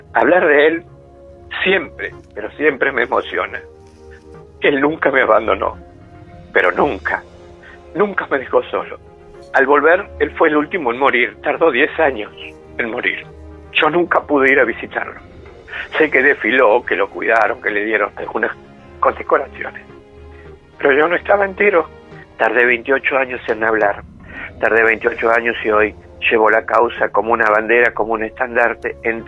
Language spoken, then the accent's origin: Spanish; Argentina; Yo soy un argentino orgulloso.